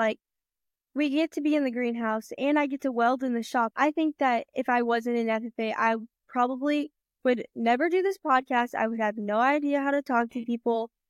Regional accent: Odessa, Missouri, United States; I'm from Odessa, Missouri. I go to the Odessa High School, and I'm currently a senior. I'm 17

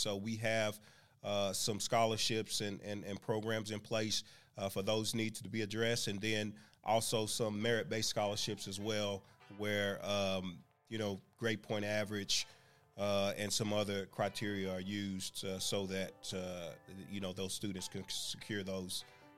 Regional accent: Oklahoma City, Oklahoma, United States; I grew up here in Oklahoma City before going on to Stillwater, and so my roots are here.

